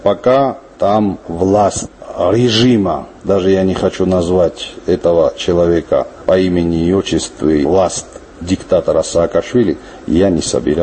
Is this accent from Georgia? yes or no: yes; Georgia; born there; first language Ossetian; Russian is a second language; мой родной язык. Этот язык осетинский, но я родился в Грузии, это я не скрываю.